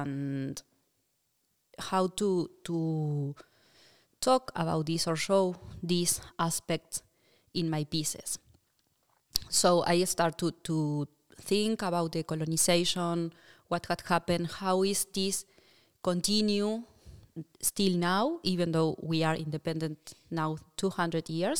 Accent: Uruguay; English is a second language; also born or lived in Chile; because I'm South American, and for the people who doesn't know, I come from Uruguay

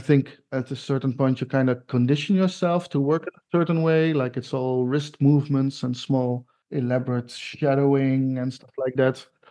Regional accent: Zeeland, Netherlands; I grew up in Zeeland, in Zeeuws-Vlaanderen. That's in Holland, near the Belgian border, near Antwerp, near Ghent.

